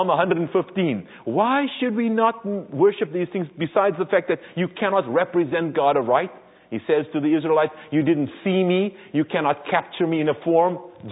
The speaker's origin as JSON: {"language": "English", "country": "South Africa", "said": "I come from South Africa, so I think of Africa because there they also worship images."}